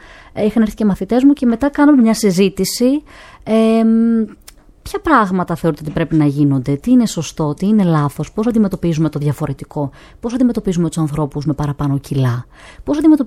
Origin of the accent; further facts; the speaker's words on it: Crete, Greece; Εννοείται, εννοείται, γιατί είμαι και από την Κρήτη.